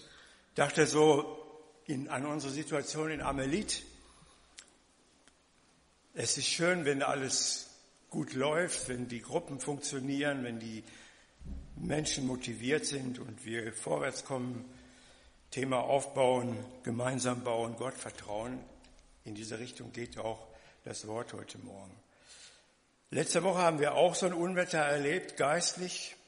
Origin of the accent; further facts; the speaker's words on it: Lüdenscheid, North Rhine-Westphalia, Germany; Ich komme ja aus Lüdenscheid.